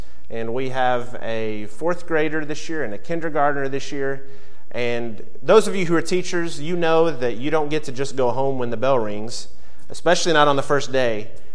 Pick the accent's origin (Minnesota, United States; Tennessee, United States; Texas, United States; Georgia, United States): Tennessee, United States; Memphis; And I grew up in Memphis